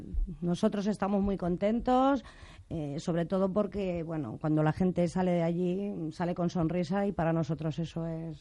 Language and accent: Spanish; Asturias, Spain; yo mi infancia siempre ha sido en cocina, soy asturiana y bueno, en Asturias.